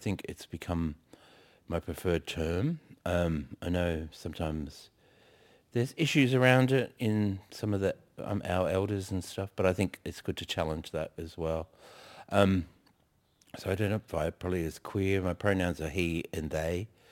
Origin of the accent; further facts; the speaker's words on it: New South Wales, Australia; now in Melbourne, Australia; from the High Countries of New South Wales, but I find myself living here in Naam for the last about 20 years.